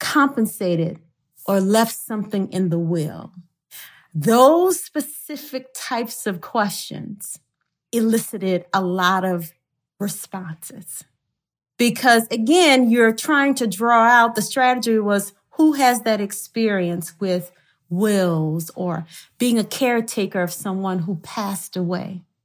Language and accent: English; Louisiana, United States; the way that juries are selected in Georgia in comparison to my home state of Louisiana is a little different